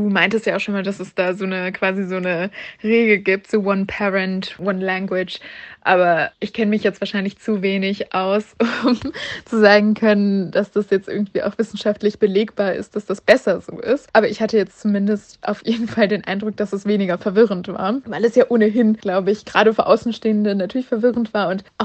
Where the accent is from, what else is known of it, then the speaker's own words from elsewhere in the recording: Germany; born there; weil wir zwar damals schon in Deutschland gelebt haben, also ich wurde auch in Deutschland geboren